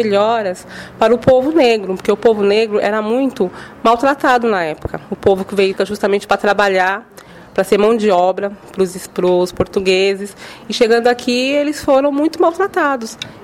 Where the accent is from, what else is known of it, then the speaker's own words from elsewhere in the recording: São Paulo, Brazil; sou natural de São Paulo, capital. Sou graduanda do curso de pedagogia da Faculdade Sumaré.